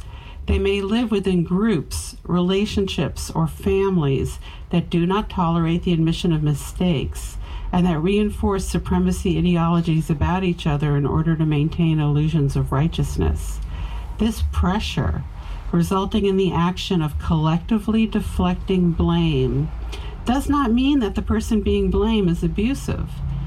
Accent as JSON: {"language": "English", "town": "New York City", "region": "New York", "country": "United States", "tie": "born there", "said": "So, like in 1958, when I was born in New York City"}